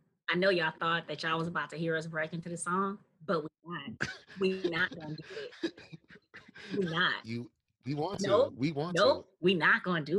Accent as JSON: {"language": "English", "town": "Milwaukee", "region": "Wisconsin", "country": "United States", "tie": "born or raised there", "said": "I am born and raised in Milwaukee on the north side. So been a north side girl my whole life."}